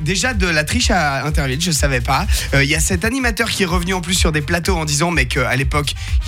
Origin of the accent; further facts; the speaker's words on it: Switzerland; des fois, on se moque de la politique française en tant que Suisse